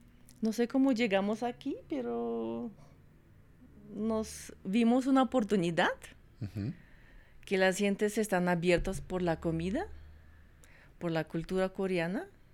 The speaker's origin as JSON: {"language": "Spanish", "country": "Uzbekistan", "tie": "born or raised there", "second_language": "Spanish", "lives_now": "Colombia", "said": "Soy media coreana, media bielorrusa. Mi papá es coreano, mi mamá es bielorrusa. Y yo nací y crecí en Uzbekistán."}